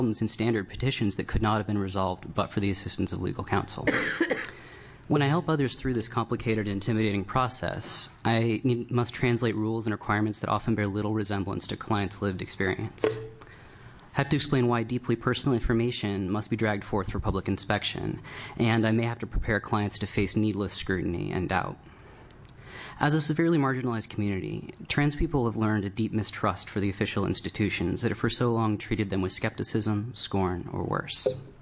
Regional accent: Corvallis, Oregon, United States; So I grew up in Corvallis, and it's a pretty small town, and trans people in small communities face extra challenges.

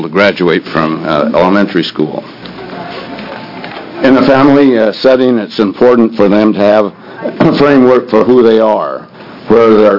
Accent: Portland, Maine, United States; from Portland

